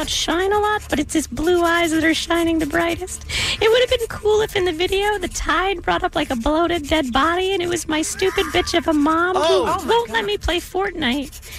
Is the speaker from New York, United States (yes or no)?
no; Encino, California, United States; I'm from Encino. It's much nicer.